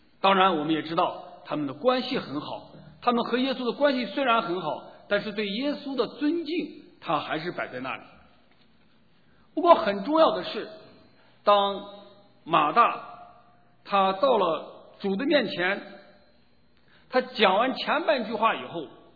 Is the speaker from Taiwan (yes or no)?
no; China; 我们中国人呢，在传统里边，当有一个人家里有一个人去世以后，通常会在家里设一个灵堂。